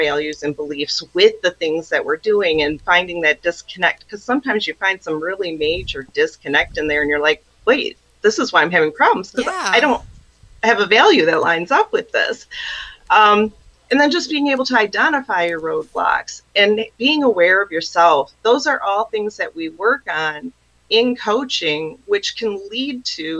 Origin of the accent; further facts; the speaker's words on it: Grand Rapids, Michigan, United States; I was actually born and raised in the Grand Rapids area in Michigan.